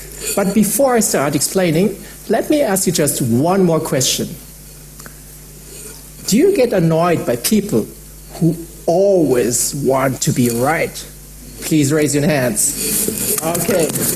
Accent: Munich, Bavaria, Germany; I'm 43 years old and I was born here in Munich and I grew up here in Germany.

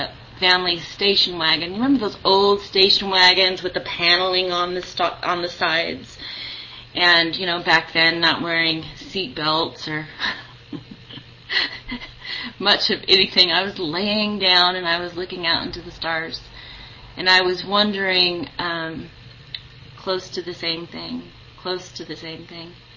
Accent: California, United States; also born or lived in Las Vegas, Nevada; So I was born in Las Vegas, Nevada to a 13-year-old, two 13-year-olds, a 13-year-old girl and a 13-year-old boy, and was given up to for adoption as soon as I was born. The couple that adopted me took me straight to California

